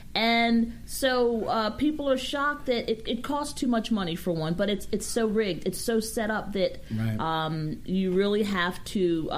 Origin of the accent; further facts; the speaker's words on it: Maryland, United States; I'm originally from Maryland.